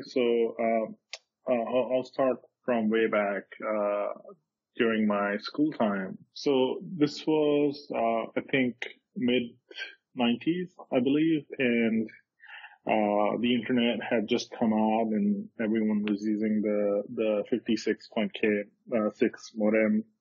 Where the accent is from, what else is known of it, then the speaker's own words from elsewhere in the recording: India; I grew up in India